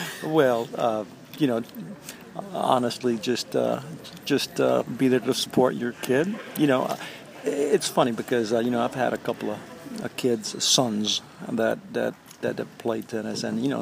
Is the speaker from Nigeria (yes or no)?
no; Puerto Rico; moved away as an adult; now in United States; I grew up in Puerto Rico, and I went to the University of Georgia. And, here I am about 45 years later. I'm still here at Georgia.